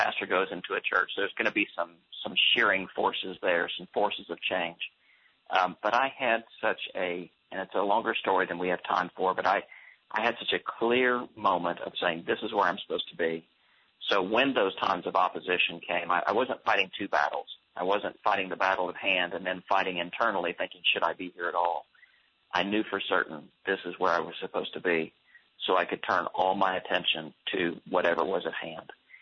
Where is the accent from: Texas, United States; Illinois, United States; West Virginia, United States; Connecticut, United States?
Texas, United States; also born or lived in Montgomery, Alabama; now in Tulsa, United States; I grew up in Texas, but moved to Alabama serving a church.